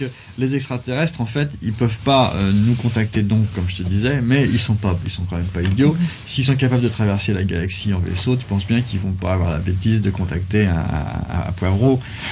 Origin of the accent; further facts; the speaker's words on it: France; j'utilise la langue française et j'ai une culture française, je suis français.